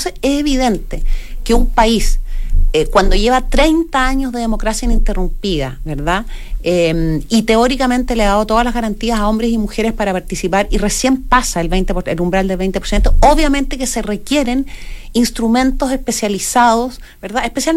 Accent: Chile; yo como ministra y también como chilena

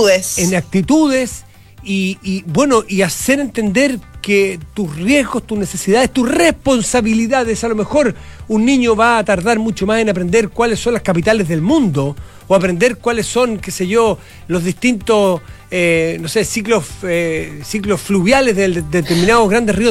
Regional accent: Chile; somos chilenos

